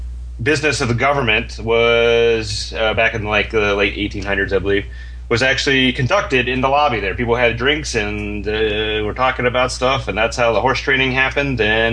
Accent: Ohio, United States; And then, of course, from my home state of Ohio, Warren Harding, his drink was 7-7.

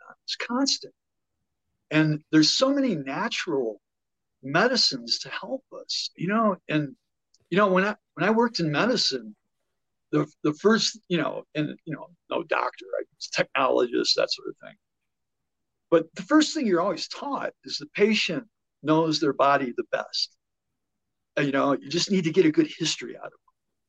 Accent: Toledo, Ohio, United States; moved away as an adult; now in Boulder, United States; I guess I grew up in Toledo, Ohio, Rust Belt town. I left there about 1978 to join the Air Force and went to the medical squadron.

